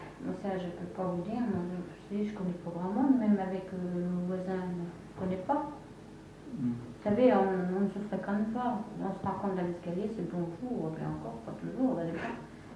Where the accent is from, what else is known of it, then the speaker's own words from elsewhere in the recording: Grand Est, France; ça se passe un petit peu comme ça chez nous en Lorraine. Vous voyez, on est plus familier.